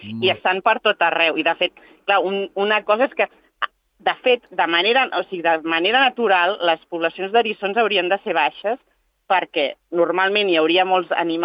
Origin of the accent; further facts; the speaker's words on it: Catalonia, Spain; jo és que sóc catalana i els hi dic garotes o garoines